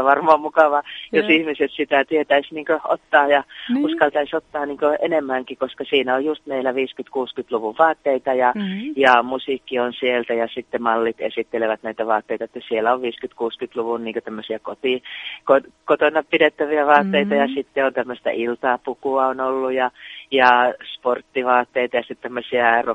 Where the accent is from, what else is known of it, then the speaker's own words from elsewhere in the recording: Sirkankylä, Lapland, Finland; ihan Lapin tyttö, että täältä Sirkankylästä olen syntyisin ja kotoisin ja täällä touhuilen kovasti